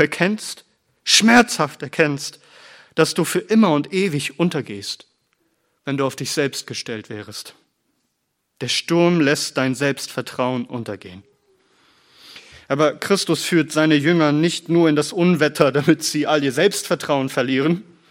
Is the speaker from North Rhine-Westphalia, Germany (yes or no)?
no; Lübeck, Schleswig-Holstein, Germany; Ich komme aus Norddeutschland, aus Lübeck. Ich komme von der See. Meine Vorfahren waren Seefahrer.